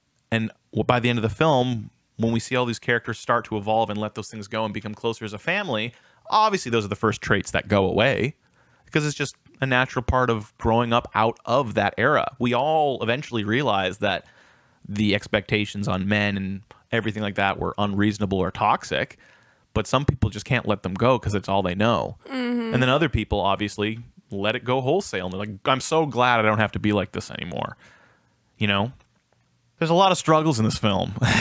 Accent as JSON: {"language": "English", "town": "Vancouver", "region": "British Columbia", "country": "Canada", "tie": "born or raised there", "said": "I grew up in Vancouver and there is so many Koreans there"}